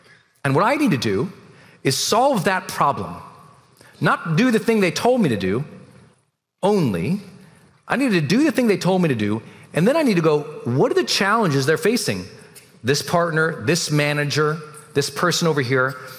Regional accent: Montana, United States; And I was a cog from Montana, so no one valued me.

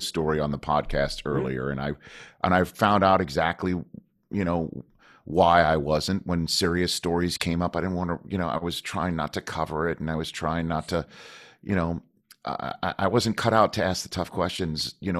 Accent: Staten Island, New York, United States; and I'm from Staten Island.

